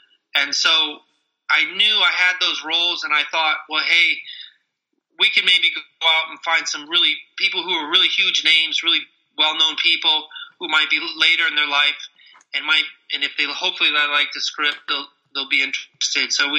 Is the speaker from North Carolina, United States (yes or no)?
no; Denver, Colorado, United States; now in Wisconsin, United States; I'm not originally from Wisconsin. I'm from Denver, Colorado.